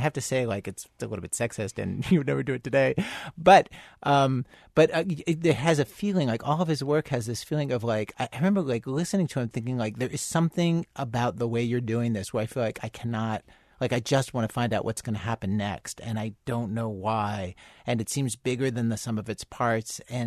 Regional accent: Baltimore, Maryland, United States; And I grew up in Baltimore and went around to all the places.

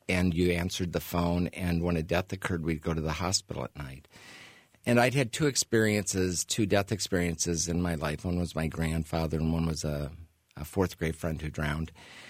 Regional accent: Cedar Rapids, Iowa, United States; I'm originally from Cedar Rapids and wanted to be a doctor

